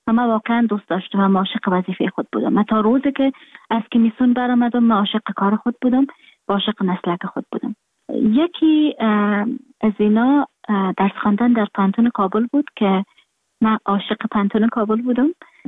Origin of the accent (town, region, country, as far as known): Afghanistan; moved away